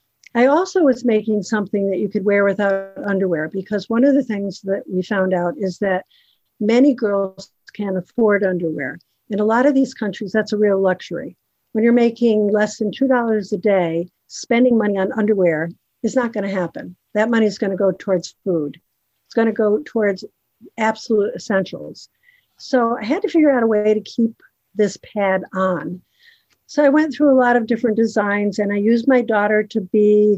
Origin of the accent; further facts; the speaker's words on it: United States; I just assumed being an American, middle class woman that, you know, everybody has a way to buy tampons or pads or something.